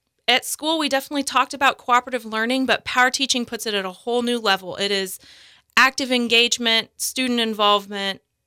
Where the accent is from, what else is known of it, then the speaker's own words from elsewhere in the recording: Marion, Kansas, United States; now in Great Bend, United States; I grew up in Marion, Kansas, went to Emporia State for college